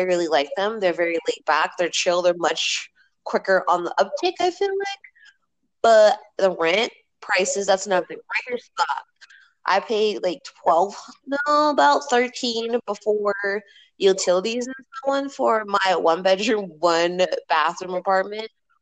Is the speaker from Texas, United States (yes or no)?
no; Colorado Springs, Colorado, United States; So we're both from Colorado Springs, and we miss it a lot.